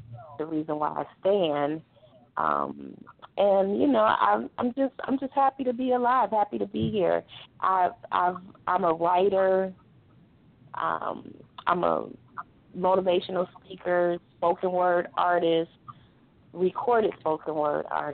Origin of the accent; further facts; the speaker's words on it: Detroit, Michigan, United States; also born or lived in Jackson; I'm just a simple gal, born in a little town called Jackson, Michigan. I grew up in Detroit